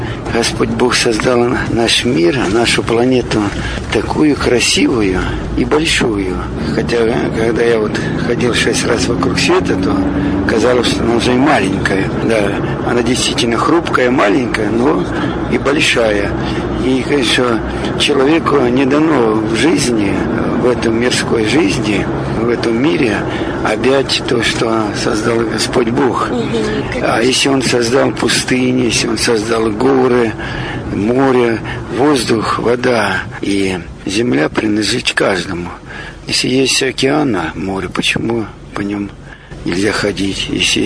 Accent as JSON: {"language": "Russian", "region": "Arkhangelsk Oblast", "country": "Russia", "said": "мы все из Поморова, с Архангельской области, ну тогда губерния была, соответственно, у меня в роду священники и моряки, и рыбаки"}